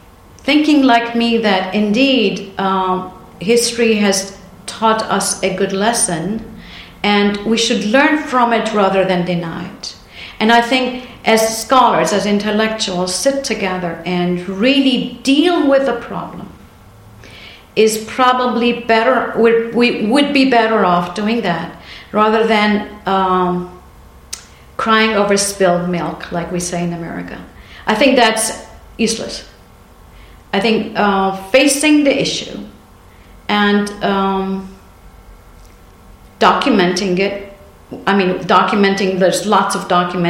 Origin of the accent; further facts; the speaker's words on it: Lebanon; In fact, I was born in Lebanon, so in the schools of Lebanon, this is a topic that is continuously taught in schools throughout the grades.